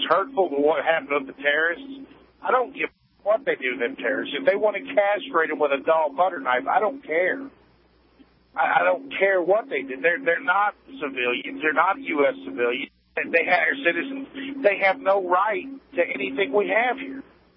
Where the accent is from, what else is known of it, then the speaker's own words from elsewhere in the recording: United States; I'm American, I'm proud to be American, and screw the rest of them, I really don't care.